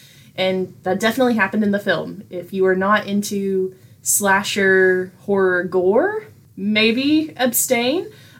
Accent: England, United Kingdom; So naturally, as an English person, I'm like, yeah, thesis, great.

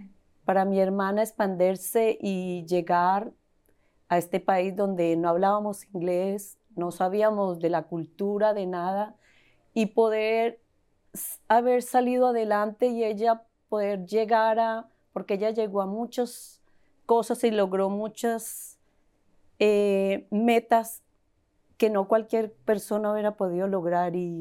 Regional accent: Colombia; Mi familia vinimos de Colombia tratando de buscar un mejor futuro

